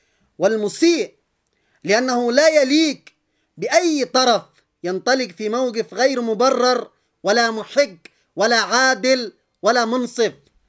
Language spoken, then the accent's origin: Arabic; Yemen; الذي يجب أن نفكر به جميعا كيمنيين من كل القوى ومن كل المناطق